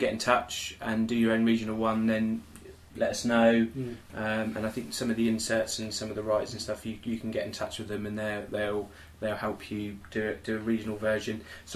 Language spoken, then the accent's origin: English; Southampton, South East England, United Kingdom; We're from Southampton, and he's up in Northampton.